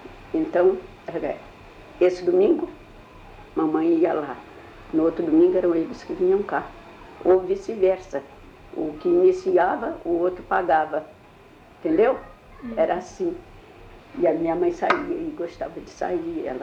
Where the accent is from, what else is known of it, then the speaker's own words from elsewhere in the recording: Mamaguá, Rio de Janeiro, Brazil; born there; Então, nessa ocasião, ela morava no Mamaguá. Eu nasci em Mamaguá.